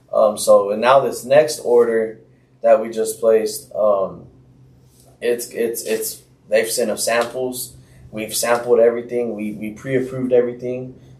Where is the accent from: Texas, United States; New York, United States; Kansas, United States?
Texas, United States; Lubbock; we're from Lubbock, like, you know, we're West Texas.